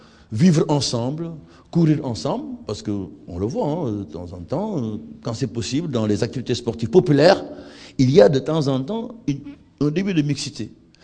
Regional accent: Senegal; Et on se rend compte, chez moi, au Sénégal, on va danser

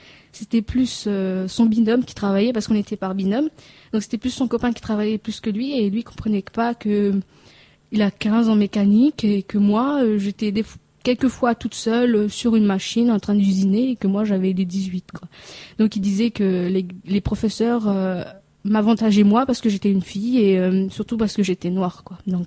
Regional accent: Réunion; now in France; j'ai 20 ans, je viens de l'île de La Réunion, donc un tout petite île qui fait partie de la France mais qui est tout en bas et qu'on oublie souvent quand même. Moi ça fait maintenant 5 ans depuis le début d'août que je suis en France métropolitaine.

